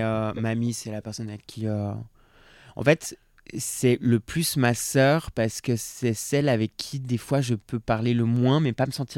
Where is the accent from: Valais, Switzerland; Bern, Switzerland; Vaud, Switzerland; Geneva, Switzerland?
Geneva, Switzerland; Non, mais tu sais, moi, je viens de Genève. Hein, c'est pas très loin de la France.